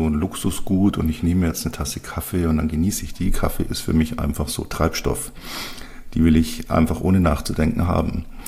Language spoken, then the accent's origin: German; Bavaria, Germany; Das Wapperl oben, wie man bei uns in Bayern sagt